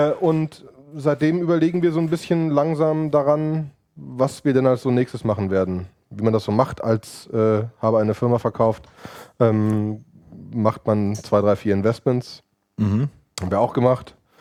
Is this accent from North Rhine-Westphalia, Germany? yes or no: yes; Cologne, North Rhine-Westphalia, Germany; Also ich bin Kölner, Familienvater, Serienunternehmer